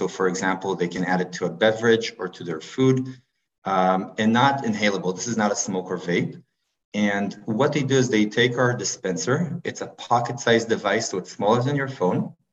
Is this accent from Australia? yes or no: no; Israel; moved away as an adult; now in Canada; I'm also originally from Israel, but I came to Canada about 7 years ago to pursue my MBA.